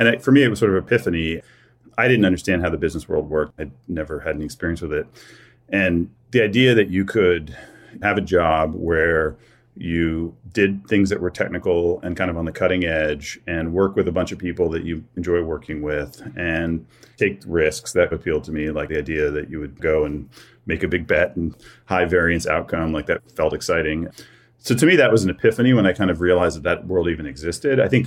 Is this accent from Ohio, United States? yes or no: yes; Ohio, United States; I grew up in Ohio and just the schools I went to in Ohio, for whatever reason, didn't teach me that.